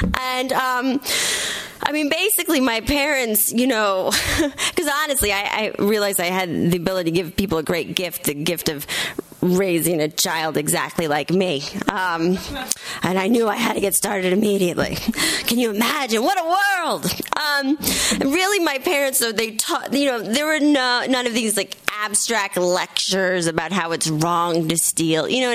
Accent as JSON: {"language": "English", "region": "California", "country": "United States", "said": "I'm from California. If we had this, it'd be like, school's closed."}